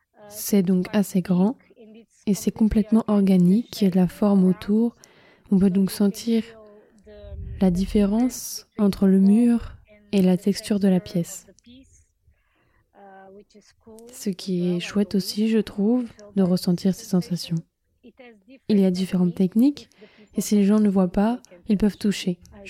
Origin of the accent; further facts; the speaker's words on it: Albufeira, Faro, Portugal; En 2020, je suis revenue à Albufeira, ma ville natale, où je vis et travaille actuellement.